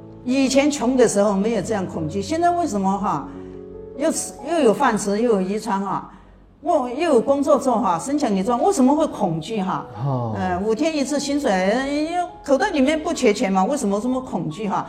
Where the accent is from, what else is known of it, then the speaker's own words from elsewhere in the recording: Guiyang, Guizhou, China; now in Taiwan; 我是大陆贵州贵阳市的人。